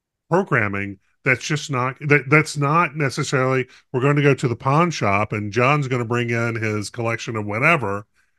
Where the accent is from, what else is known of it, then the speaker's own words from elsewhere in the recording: North Carolina, United States; certainly I grew up in North Carolina. Tobacco is, of course, a vegetable.